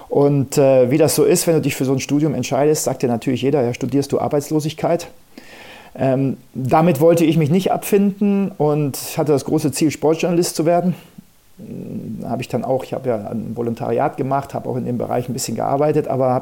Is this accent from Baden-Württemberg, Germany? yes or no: no; Munich, Bavaria, Germany; Ich bin in München aufgewachsen. Ich komme aus München.